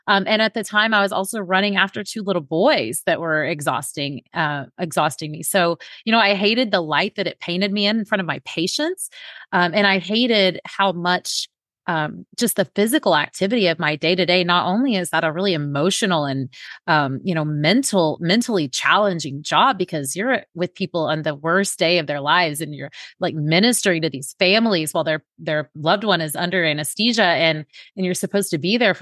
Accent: Oklahoma, United States; born there; I was born in Oklahoma in the Bible Belt, where we eat a lot of Southern cooking and a lot of fried food

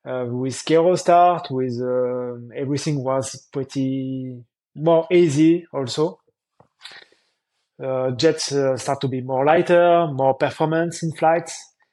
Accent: France; English is a second language; I'm from France. I am 37 years old.

